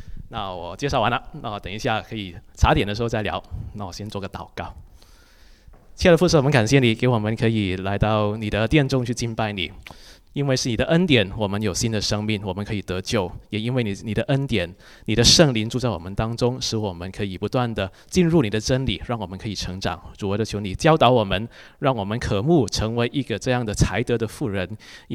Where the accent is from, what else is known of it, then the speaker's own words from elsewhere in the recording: Hong Kong; 我们在香港长大的，每一年就会看一次这个香港小姐